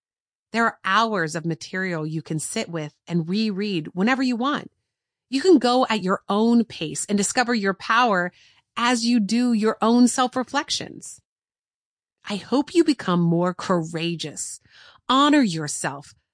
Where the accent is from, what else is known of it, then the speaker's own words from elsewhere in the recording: United States; the family I grew up with in the United States.